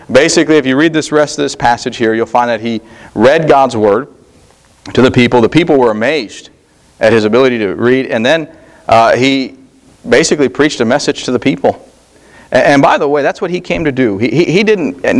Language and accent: English; Colorado, United States; now in Southern United States; I came to the South, I didn't realize how many Baptist churches there were. Being born and raised in Colorado, there were Southern Baptists and maybe an Independent Baptist, and that was about it.